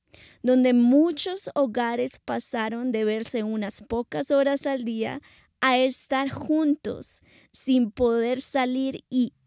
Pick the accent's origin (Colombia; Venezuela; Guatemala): Colombia; mi esposo es de Inglaterra y yo soy de Colombia.